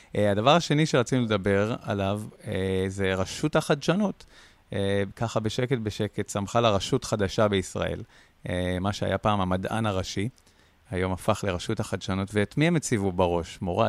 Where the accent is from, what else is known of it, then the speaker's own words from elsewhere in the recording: Beersheba, Southern District, Israel; born there; רציתי לדבר על באר שבע, לא סתם, ולא רק בגלל שנולדתי שם, ויש לי פינה חמה בלב לעיר הזאת